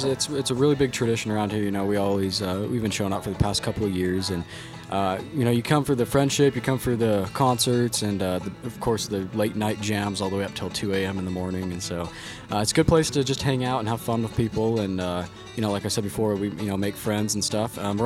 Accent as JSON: {"language": "English", "town": "Ogden", "region": "Utah", "country": "United States", "said": "I'm from Ogden."}